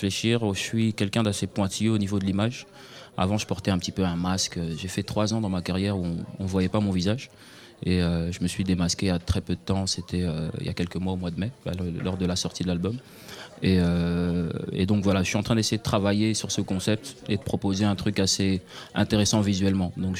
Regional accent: Kinshasa, DR Congo; also born or lived in Brussels; now in Belgium; Je suis né à Bruxelles en Belgique, mais j'ai vécu la majorité de ma vie à Kinshasa

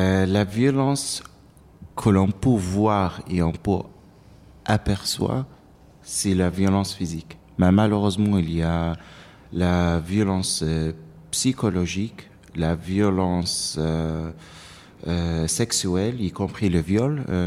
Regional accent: Iraq; French is a second language; now in France; J'habitais ici en France depuis 3 ans. Je viens d'Irak, comme vous avez dit.

